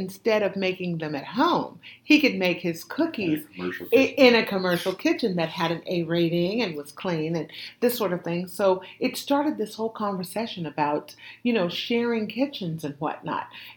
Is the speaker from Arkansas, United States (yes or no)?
no; Oakland, California, United States; Well, I'm from Oakland as well.